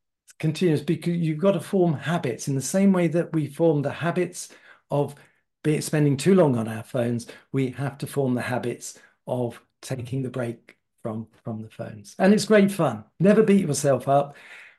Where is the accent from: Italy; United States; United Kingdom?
United Kingdom; England; I come from England, UK.